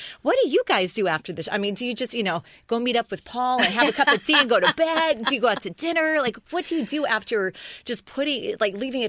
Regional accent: the South, United States; Well, I grew up in the South, and I went to Catholic school.

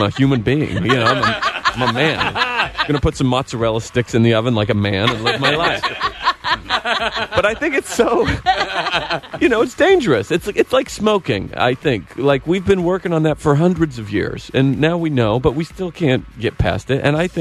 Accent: Idaho, United States; I get this, where are you from? Idaho.

